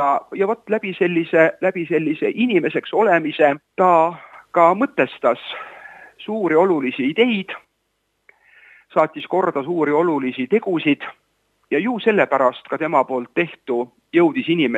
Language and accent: Estonian; Tartu, Tartu County, Estonia